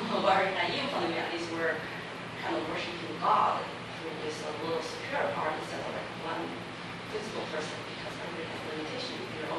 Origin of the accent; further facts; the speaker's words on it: China; because I'm from China, so I just feel like